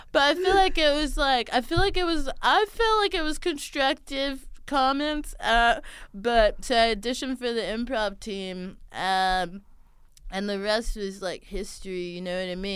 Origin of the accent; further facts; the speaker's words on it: Houston, Texas, United States; she's from Houston. Like, that's my hometown.